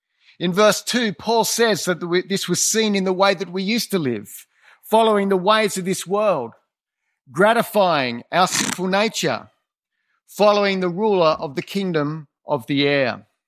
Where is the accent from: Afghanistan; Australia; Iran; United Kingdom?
Australia; For me, my story is so different as an Australian citizen all my life.